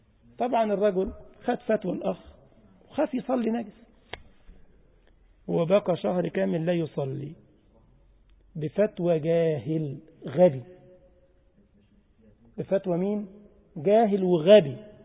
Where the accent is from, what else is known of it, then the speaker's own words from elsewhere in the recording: Egypt; يعني أذكر إن في بلدنا كنت شاب كده بيعمل نقاش، احنا بنسميه نقاش عندنا في مصر، اللي انتوا بتسموه الصباغ او الدهان